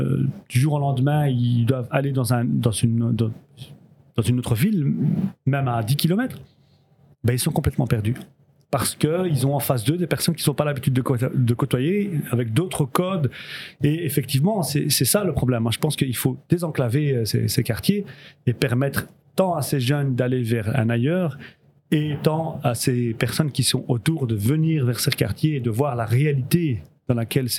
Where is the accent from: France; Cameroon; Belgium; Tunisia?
Belgium; Brussels, Brussels-Capital Region; parce que chez nous à Bruxelles, il y a des quartiers qui sont quasiment, c'est un mot fort, mais enclavés